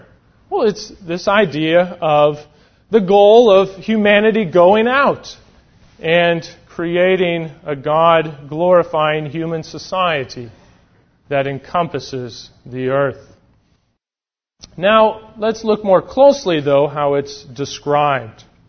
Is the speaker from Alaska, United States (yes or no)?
yes; Alaska, United States; And we grew up in Alaska.